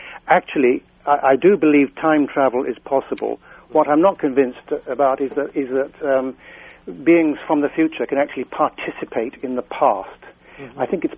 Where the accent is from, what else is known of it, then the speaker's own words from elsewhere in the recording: England, United Kingdom; Being English and quite relatively young at the time, I thought, well, you know, we English, we don't talk to people unless we've been introduced.